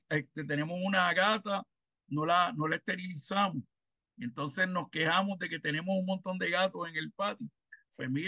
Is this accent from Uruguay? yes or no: no; Puerto Rico; como puertorriqueños, entiendo que tenemos que tomar conciencia